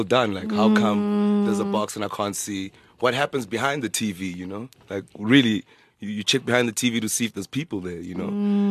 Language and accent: English; Nelspruit, Mpumalanga, South Africa; also born or lived in Lydenburg; because I moved from Nelspruit, lived in Leidenburg, find myself in the school plays all the time or dancing